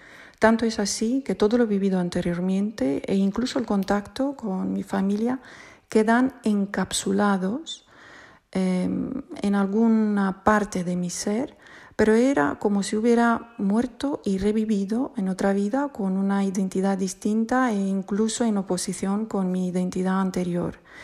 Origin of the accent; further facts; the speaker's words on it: Romania; me veo proyectada años atrás en mi niñez en Rumanía. Nosotros vivíamos en un pueblo, en un entorno bastante rural